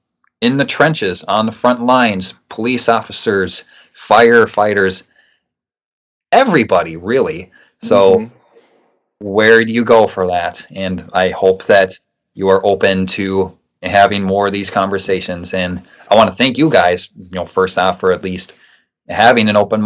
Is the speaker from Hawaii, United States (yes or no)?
no; Savage, Minnesota, United States; I did Surf the Murph in October in my hometown of Savage, Minnesota.